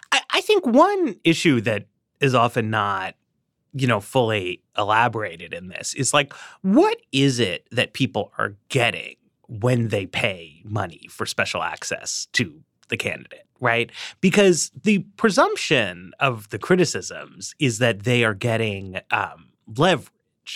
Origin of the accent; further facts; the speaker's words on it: Northeast, United States; I'm from the Northeast, too.